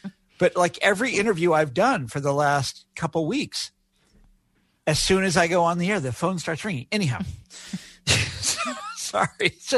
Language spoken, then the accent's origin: English; Kansas City, Missouri, United States; I spent a lot of time in my hometown of Kansas City, which once had one of the great regional newspapers in America.